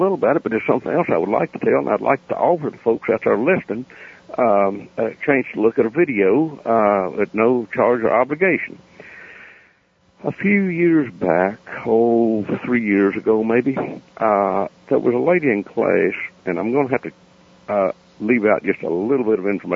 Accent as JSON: {"language": "English", "region": "Appalachia", "country": "United States", "accent": "hillbilly", "said": "they might not understand my hillbilly accent"}